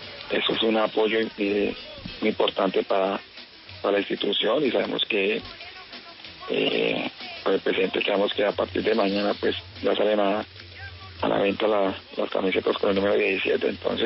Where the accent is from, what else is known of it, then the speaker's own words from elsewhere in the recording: Chicoral, Tolima, Colombia; Uf, ya voy casi para 3 años que no voy a mi pueblo.